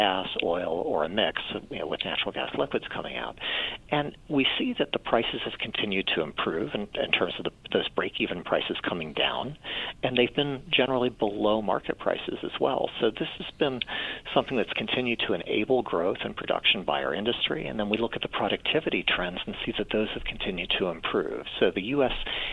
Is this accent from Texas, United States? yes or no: no; Florida, United States; or I grew up in Florida, if you're evacuating from a hurricane